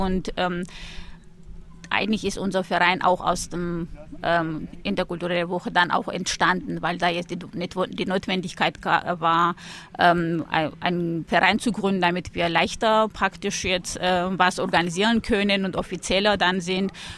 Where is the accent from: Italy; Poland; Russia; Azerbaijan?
Azerbaijan; Nagorno-Karabakh; German is a second language; now in Germany; Ich komme ursprünglich aus Republik Bergkarabach. Das ist eine nicht anerkannte Republik in Kaukasus und bin seit 20 Jahren in Deutschland.